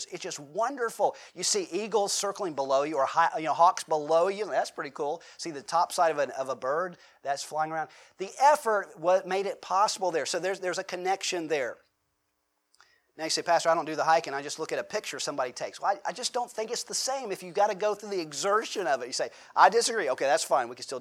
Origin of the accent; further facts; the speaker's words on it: the South, United States; Now, growing up in the South, we use it a little differently. We use the word "reckon."